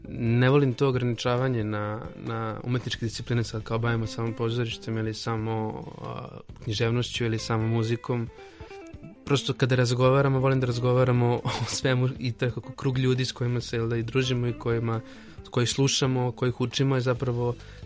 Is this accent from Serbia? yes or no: yes; Novi Sad, Vojvodina, Serbia; ja sam iz Novog Sada, došao sam u Beograd prvi put